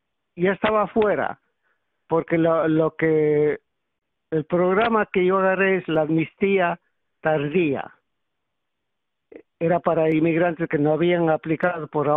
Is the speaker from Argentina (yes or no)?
no; Ecuador; now in United States; yo soy un inmigrante ecuatoriano que entré aquí en el 76, la primera vez. Okay. Luego fui deportado, regresé en diciembre del 88.